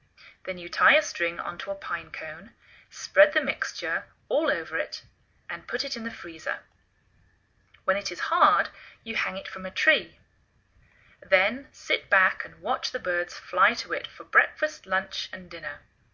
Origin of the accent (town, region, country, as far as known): England, United Kingdom; now in United States